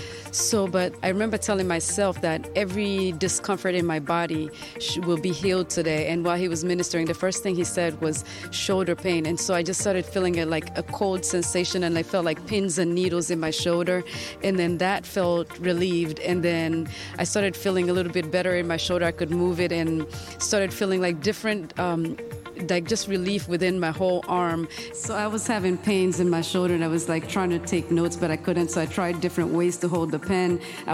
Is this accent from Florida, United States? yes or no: no; Baltimore, Maryland, United States; I'm from Baltimore, Maryland.